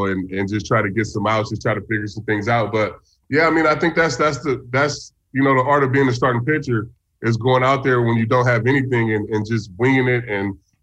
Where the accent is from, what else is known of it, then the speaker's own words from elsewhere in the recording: California, United States; I mean, I faced Barry Bonds in the All-Star game, and that was a big deal just because I grew up in the Bay and, you know, knowing, you know, how great he was.